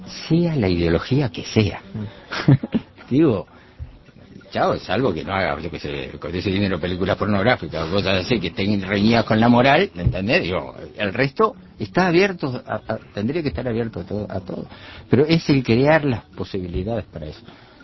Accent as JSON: {"language": "Spanish", "country": "Uruguay", "said": "nuestra presencia como uruguayo fuera"}